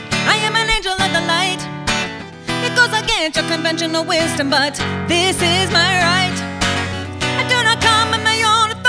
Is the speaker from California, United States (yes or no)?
no; Manitowoc, Wisconsin, United States; now in Madison, United States; And I was born and raised in Wisconsin, in Manitowoc, but I feel like I'm spiritually reborn here in Madison.